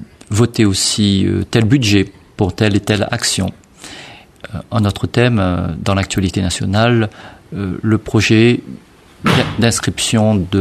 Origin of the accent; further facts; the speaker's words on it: Réunion; Chez nous, à La Réunion, c'est toujours le défi de ne pas se reposer sur nos lauriers.